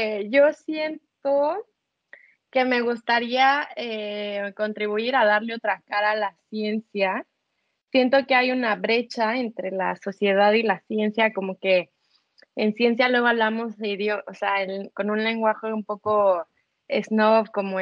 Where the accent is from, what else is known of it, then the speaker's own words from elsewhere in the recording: Mexico; yo soy de México. O sea, entonces nuestros acentos en inglés todos son diferentes